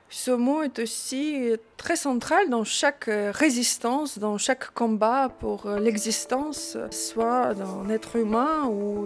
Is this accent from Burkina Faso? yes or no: no; Ukraine; first language Ukrainian; French is a second language; dans ma langue natale, ukrainien, il y a des mots comme voix